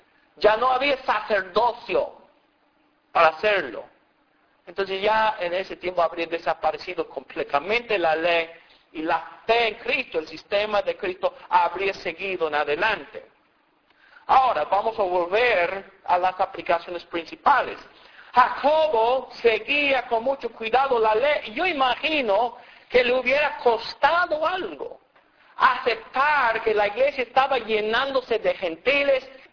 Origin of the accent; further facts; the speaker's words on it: Alabama, United States; Y donde me crié allá en Alabama, todas las mesas para la cena tenían eso del frente.